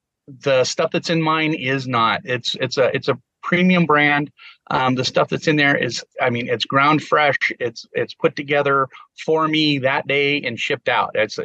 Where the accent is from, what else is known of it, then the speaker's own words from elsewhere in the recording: Rancho Cucamonga, California, United States; I grew up in Cucamonga.